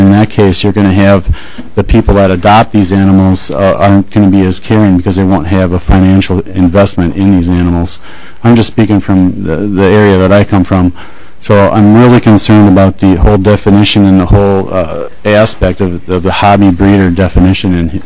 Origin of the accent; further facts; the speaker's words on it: Minnesota, United States; I'm from Sherburne County, one of the very regulated areas.